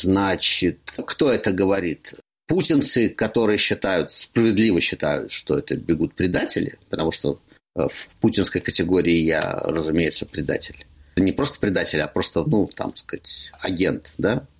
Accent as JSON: {"language": "Russian", "region": "Moscow", "country": "Russia", "moved": "yes", "said": "Я москвич."}